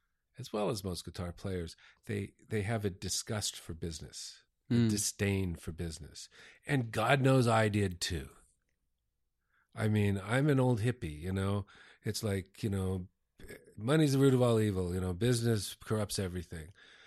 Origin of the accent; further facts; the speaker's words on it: United States; I'm an American dude.